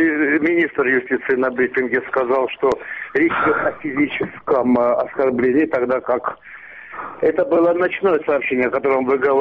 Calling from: Tbilisi, Georgia; я только тоже из Тбилиси.

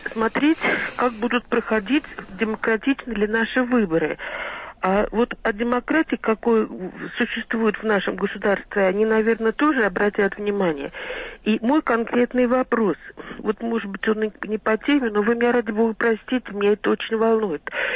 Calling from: Dubna, Moscow Oblast, Russia; я из Дубны.

